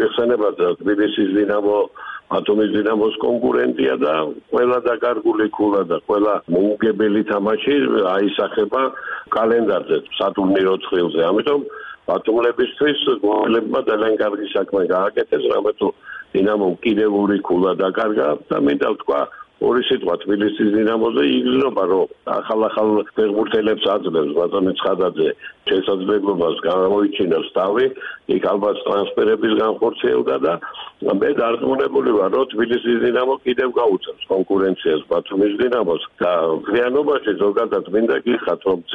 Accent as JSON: {"language": "Georgian", "town": "Batumi", "region": "Adjara", "country": "Georgia"}